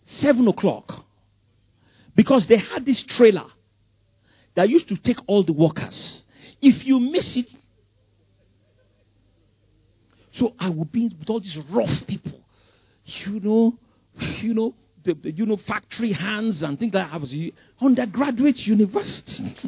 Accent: Ikoyi, Lagos, Nigeria; I wanted to go to London, like all my friends, everybody in Ikoyi. I grew up in Ikoyi, Victoria Island.

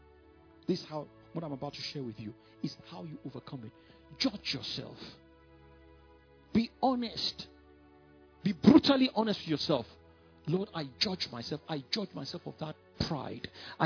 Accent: England, United Kingdom; So I just said, oh, I'm from England, and I just wanted to come and say hello to Kenneth Hagin

